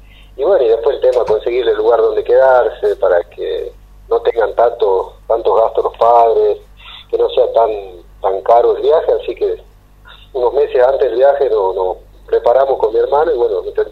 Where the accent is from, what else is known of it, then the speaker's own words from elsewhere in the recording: Tartagal, Salta, Argentina; yo soy de acá, soy de Tartagal y, bueno, quiero que si tengo que hacer algo, sea de acá, de mi ciudad